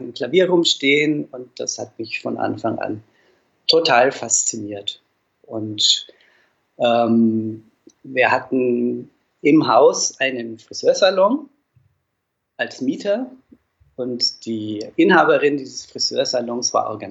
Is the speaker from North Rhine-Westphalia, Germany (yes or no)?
no; Dinkelsbühl, Bavaria, Germany; Ich stamme aus Dinkelsbühl, das ist ein kleines Städtchen in Mittelfranken, sehr vergleichbar mit Rothenburg ob der Tauber, nicht ganz so prominent, völlig ohne Grund eigentlich, denn es ist mindestens genauso schön, übrigens 14 Jahre älter als Fulda